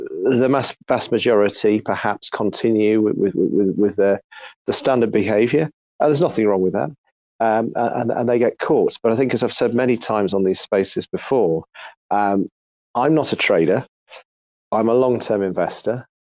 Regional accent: United Kingdom; So what I do is I pound cost average, being a Brit, or dollar cost average in the broader sense.

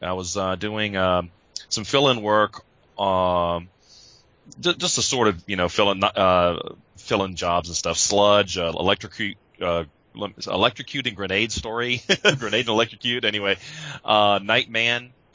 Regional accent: Biloxi, Mississippi, United States; also born or lived in Gulfport, Mississippi / Atlanta; Born and raised. Born in Gulfport, Mississippi. Raised down here. I moved away in 2006, and I lived in Atlanta for about 6 years. And I just moved back, you know, this past year. Moved back here.

